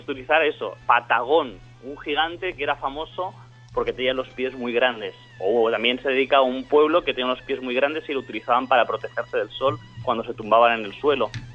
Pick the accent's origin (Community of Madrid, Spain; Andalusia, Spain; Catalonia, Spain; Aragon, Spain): Catalonia, Spain; Barcelona; now in Argentina; soy de Barcelona, soy catalán y voy por el octavo año viviendo en Tierra del Fuego